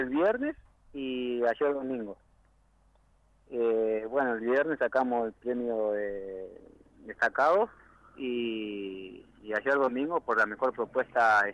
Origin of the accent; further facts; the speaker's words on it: Brinkman, Córdoba, Argentina; No, que somos 8 de Brinkman y 2 de Colonia Brinkman.